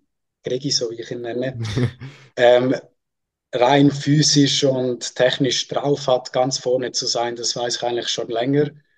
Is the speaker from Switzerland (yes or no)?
yes; Switzerland; Ich als Schweizer würde jetzt natürlich auch noch Gregor Deschwanden sagen